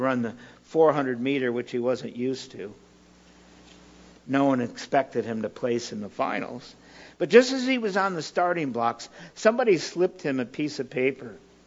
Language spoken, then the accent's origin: English; Michigan, United States; Since I'm originally from Michigan, I worked the GMC Truck and Coach Division.